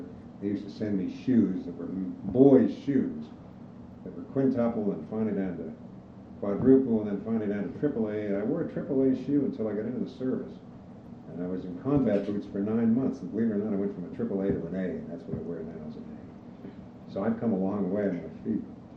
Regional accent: Sewickley, Pennsylvania, United States; born there; I was born in the Swickley Hospital, which is the town just before you get to Leedsdale, on the way to Ambridge. I have, as I say, very fond memories of the town.

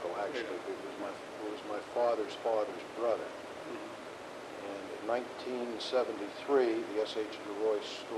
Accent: Pittsburgh, Pennsylvania, United States; I was born and raised in Squirrel Hill, originally on Beechwood Boulevard, then later on we moved to 1321 Malvern

